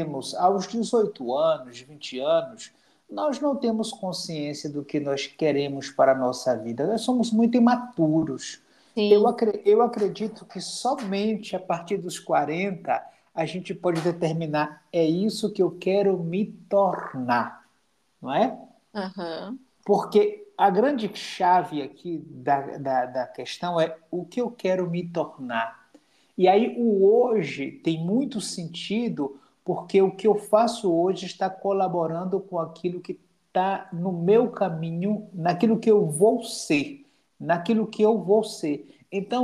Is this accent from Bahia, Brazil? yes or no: yes; Bahia, Brazil; Eu venho de longe, né? Eu venho lá do interior da Bahia, aqui no Brasil. E eu nasci em 73, eu tenho 50 anos.